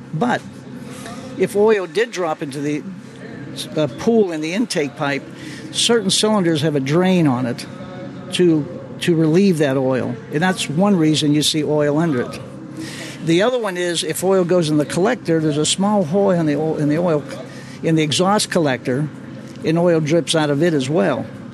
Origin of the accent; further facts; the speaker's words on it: Washington, Pennsylvania, United States; I'm actually from Washington, PA, which is just southwest of Pittsburgh here.